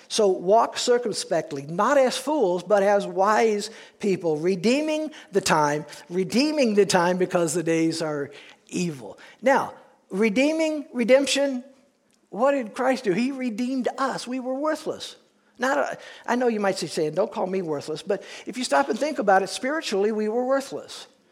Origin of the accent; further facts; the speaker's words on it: Peoria, Illinois, United States; I don't know, maybe that's because I grew up in Peoria.